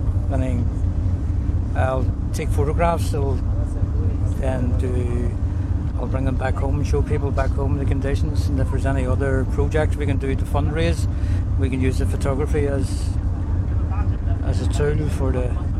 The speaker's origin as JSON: {"language": "English", "town": "Belfast", "region": "Northern Ireland", "country": "United Kingdom", "said": "I come from Belfast, and I'm 53."}